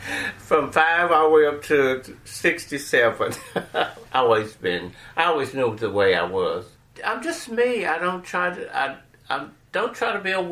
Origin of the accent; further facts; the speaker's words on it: Gary, West Virginia, United States; Well, I'm from West Virginia, a little town called Gary, West Virginia.